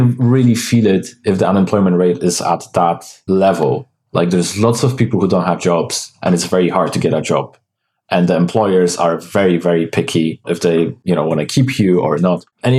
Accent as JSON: {"language": "English", "town": "Szczecin", "region": "West Pomeranian Voivodeship", "country": "Poland", "moved": "as an adult", "lives_now": "United Kingdom", "said": "So I'm originally from Poland, Szczecin. I came to the UK when I was, I think, 20."}